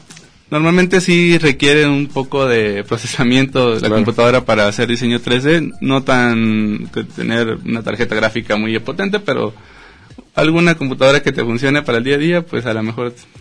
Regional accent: Los Cabos, Baja California Sur, Mexico; now in Guadalajara, Mexico; Yo soy de Los Cabos.

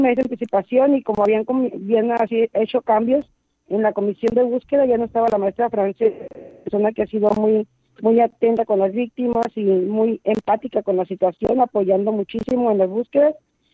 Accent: Sonora, Mexico; yo solamente soy la que vengo de Sonora.

